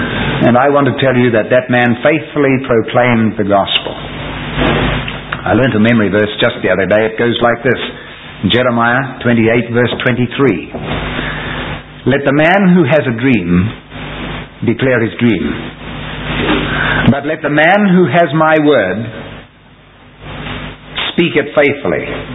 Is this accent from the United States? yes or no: no; New Zealand; born there; I was born in New Zealand and I never murdered anybody at all.